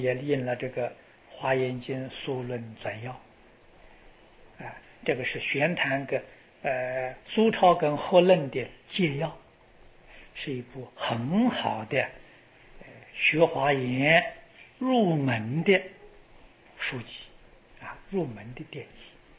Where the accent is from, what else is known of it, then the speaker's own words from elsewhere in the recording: China; 我们中国人